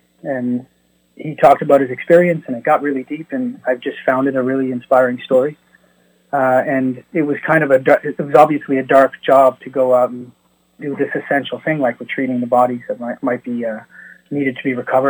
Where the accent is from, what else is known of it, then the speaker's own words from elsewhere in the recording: Cape Breton, Nova Scotia, Canada; And of course, growing up in Cape Breton is definitely one of them.